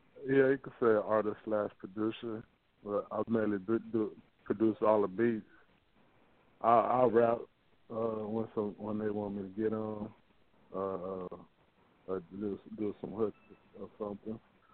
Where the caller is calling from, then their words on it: New Orleans, Louisiana, United States; calling from Louisiana, New Orleans, Louisiana.